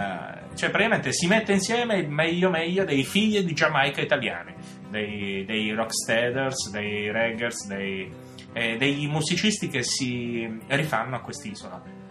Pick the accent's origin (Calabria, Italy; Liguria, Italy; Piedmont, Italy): Calabria, Italy; io sono calabrese, non mi chiedere perché qua si mangia il pesce norvegese